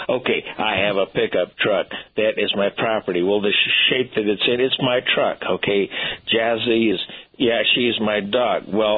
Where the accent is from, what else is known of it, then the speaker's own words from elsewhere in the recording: Cleveland, Ohio, United States; I grew up in Cleveland. The Cuyahoga River caught fire.